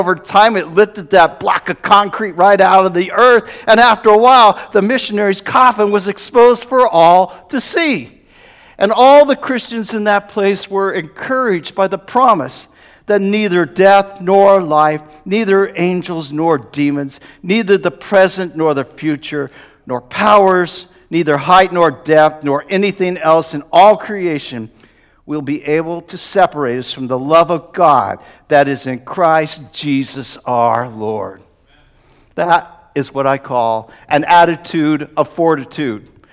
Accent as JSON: {"language": "English", "town": "Simi Valley", "region": "California", "country": "United States", "tie": "born or raised there", "said": "Barbara and I grew up together in Simi Valley."}